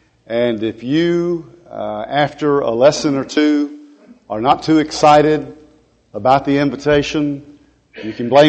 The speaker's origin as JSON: {"language": "English", "region": "Tennessee", "country": "United States", "said": "I'm originally from Middle Tennessee."}